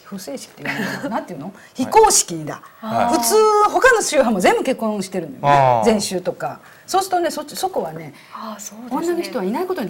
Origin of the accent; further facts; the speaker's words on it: Wakayama, Japan; born there; also born or lived in Nara / Kameyama / Osaka; 両親が和歌山出身の人なので、うんうんうん、家ではもう全くそっちの言葉でしょ、うん、で私自身は和歌山に生まれて奈良へ行って、それで三重県で亀山っていうところで小学校に入って、それから、うん、そうそうそう、亀山モデルの亀山、うん、それから大阪へ移動して